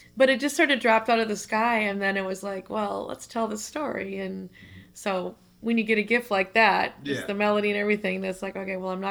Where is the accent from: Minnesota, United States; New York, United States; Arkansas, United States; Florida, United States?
Minnesota, United States; Winona; a guy named Frank Merkelwitz on keys, who I found out is from my hometown, Winona.